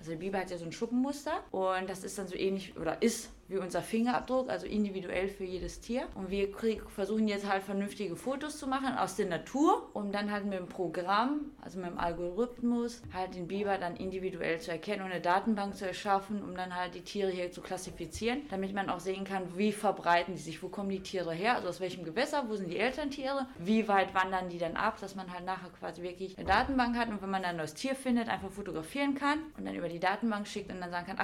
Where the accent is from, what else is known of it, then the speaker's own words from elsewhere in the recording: Kalkar, North Rhine-Westphalia, Germany; ich bin in Kalkar groß geworden und dann nur fürs Studium weggezogen und nachher wieder hier hingekommen. Also ich bin auch quasi ein klassisches Kind des Niederrheins.